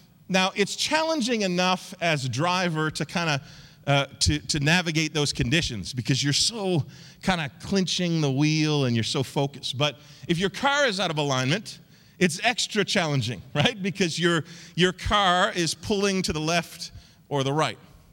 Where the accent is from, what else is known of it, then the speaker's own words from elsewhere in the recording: the Maritimes, Canada; Now, I grew up in the Maritimes, so I'm used to driving in dense fog